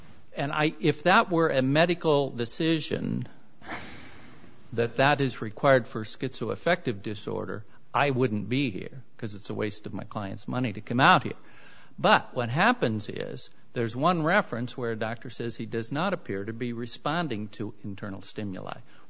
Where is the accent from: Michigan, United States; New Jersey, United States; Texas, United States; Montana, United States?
Montana, United States; Great Falls; I am from Great Falls, Montana.